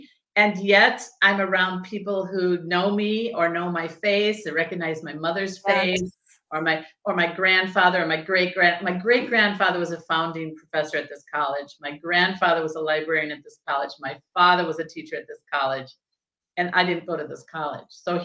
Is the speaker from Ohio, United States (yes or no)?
no; Decorah, Iowa, United States; So I live in Decorah, Iowa, mm-hmm. and that's kind of new and kind of old for me. I grew up in Decorah, Iowa.